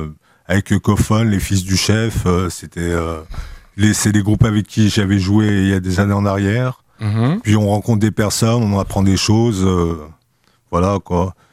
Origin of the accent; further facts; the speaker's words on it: Algeria; je suis binationaux, je suis algérien et français de nationalité.